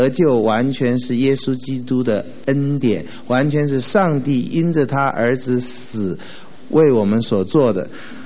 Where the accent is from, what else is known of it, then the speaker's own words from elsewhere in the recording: Taiwan; 我们从台湾来的人，尤其信主的哈